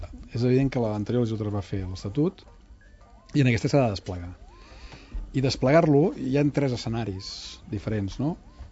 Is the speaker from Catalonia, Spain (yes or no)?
yes; Catalonia, Spain; que soc català, aquí no hi ha aquesta tradició